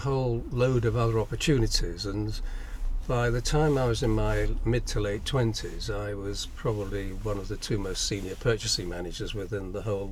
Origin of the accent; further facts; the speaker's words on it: London, United Kingdom; born there; I was born in London a long time ago.